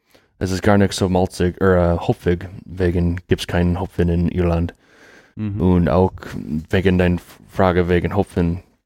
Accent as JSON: {"language": "German", "country": "United States", "second_language": "German", "said": "Und ich bin ein Amerikaner, vielleicht ich muss das sagen"}